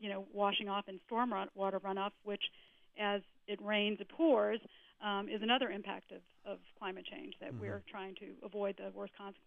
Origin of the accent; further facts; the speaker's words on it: New Orleans, Louisiana, United States; Even my hometown of New Orleans is trying to use some of the vacant lots